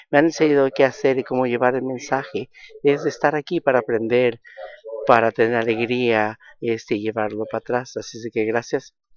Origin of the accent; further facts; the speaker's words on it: California, United States; Yo soy de California, la área interior del norte, área 7, distrito 11.